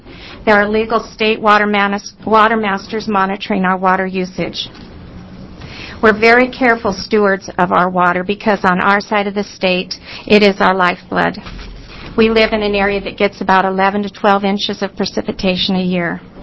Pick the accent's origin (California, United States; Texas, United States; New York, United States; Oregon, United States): Oregon, United States; North Powder; I'm from North Powder, Oregon, on the east side of the state.